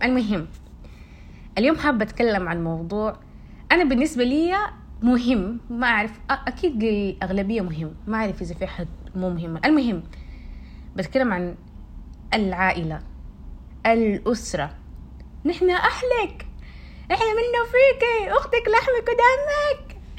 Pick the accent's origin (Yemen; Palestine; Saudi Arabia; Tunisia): Saudi Arabia; نحن عندنا في السعوديه علمي وادبي طبعا